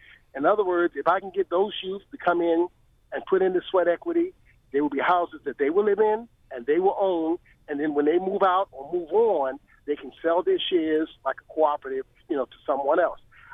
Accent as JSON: {"language": "English", "town": "Baltimore", "region": "Maryland", "country": "United States", "said": "Listen, I'm from Baltimore City, and I'm aware of the problem"}